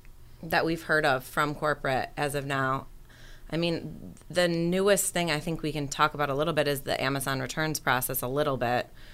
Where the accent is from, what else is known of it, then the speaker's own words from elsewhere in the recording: Rochester, United States; So I went to Canisius College. I'm from Rochester originally, and I got an internship with the people that actually own the area.